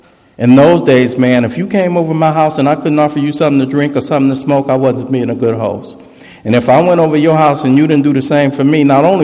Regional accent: United States; You know, I grew up at least in the States in the late 60s and early 70s.

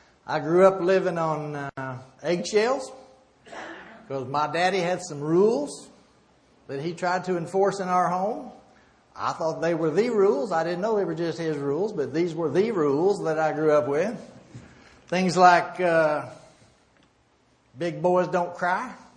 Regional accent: Oklahoma, United States; moved away; I'm really not from Texas. I'm from Oklahoma, which is an annex of Texas. I moved to Texas about 12 years ago.

